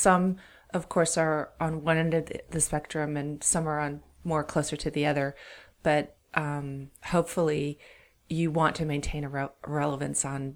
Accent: Altadena, California, United States; I am. I was born and raised in Altadena.

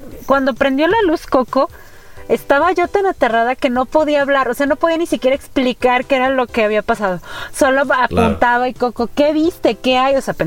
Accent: Mexico; Entonces, como buena mexicana, dejé todo para el último.

